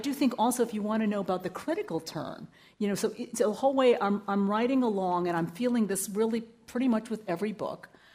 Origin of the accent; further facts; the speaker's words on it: Yonkers, New York, United States; born there; And don't get me wrong, I was born here. You know, I was born in Yonkers, New York. So it's not like, you know, I was not raised in China.